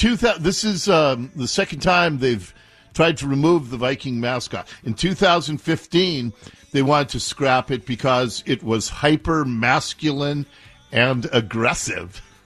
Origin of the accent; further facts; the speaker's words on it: Seattle, Washington, United States; they're also Scandahoovian, as we called ourselves growing up in Ballard. Yeah, in Ballard, my mom would drive down to Shulshul